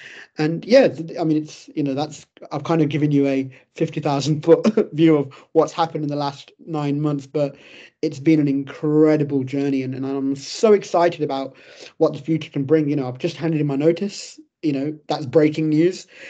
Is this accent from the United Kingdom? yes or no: yes; England, United Kingdom; she was from India and I was from England